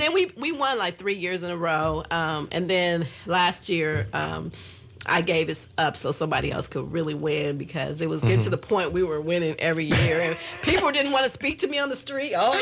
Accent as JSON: {"language": "English", "town": "Gary", "region": "Indiana", "country": "United States", "tie": "born or raised there", "said": "Now, the Battle of the Books, I was doing in Gary, in my my hometown."}